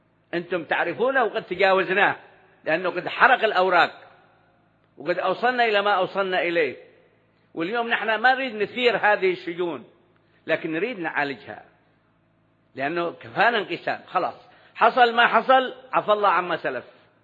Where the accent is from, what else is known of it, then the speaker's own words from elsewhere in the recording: Yemen; عندنا في اليمن تعايشوا إخوان